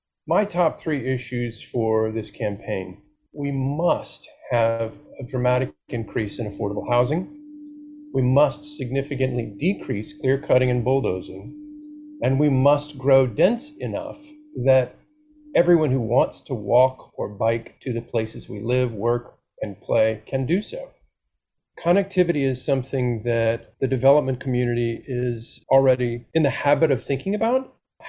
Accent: Pittsburgh, Pennsylvania, United States; I'm from Pittsburgh and I am running for town commission.

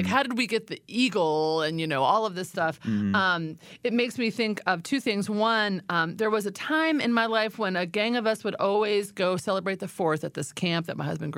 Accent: Virginia, United States; growing up in Virginia, the joke was, so on the flag, the motto of Virginia is "Sic Semper Tyrannis," thus always to tyrants.

